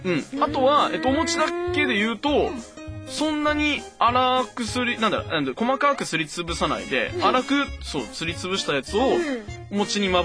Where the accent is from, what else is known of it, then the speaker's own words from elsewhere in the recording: Hanamaki, Iwate, Japan; 私のね、実家は、まあ、さっきもちらっと話しましたけど、うん、岩手県なんですよ、うん、岩手県の花巻市なんですけど